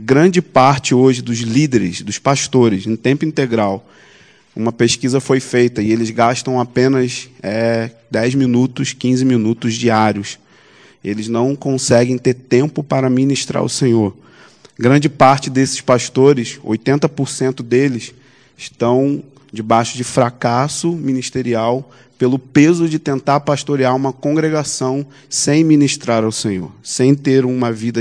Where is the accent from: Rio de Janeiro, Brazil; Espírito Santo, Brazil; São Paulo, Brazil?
Rio de Janeiro, Brazil; São Gonçalo; Eu sou de São Gonçalo, como disse o Roberto, fica no Rio de Janeiro